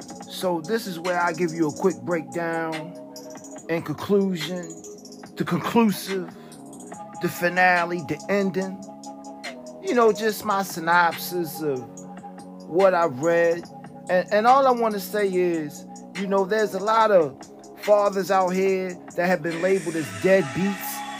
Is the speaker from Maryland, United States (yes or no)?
yes; Baltimore, Maryland, United States; now in Philadelphia, United States; I hail from Baltimore, but I'm residing in the wonderfully dirty place called Philadelphia.